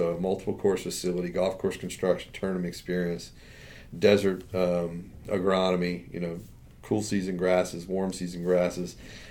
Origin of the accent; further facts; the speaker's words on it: Maryland, United States; I'm originally from Maryland, and I graduated from Elon University in North Carolina with a degree in history.